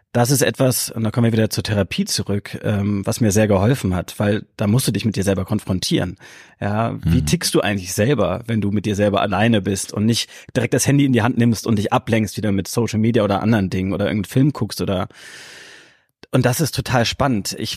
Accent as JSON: {"language": "German", "region": "Hamburg", "country": "Germany", "tie": "born or raised there", "said": "Ich meine, ich lebe und bin hier aufgewachsen in Hamburg, liebe diese tolle Stadt."}